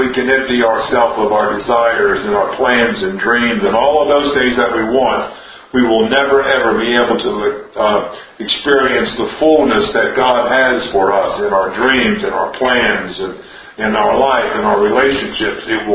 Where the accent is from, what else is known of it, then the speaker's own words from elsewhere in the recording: United States; I'm an American, so, you know, most Americans don't know anything about suffering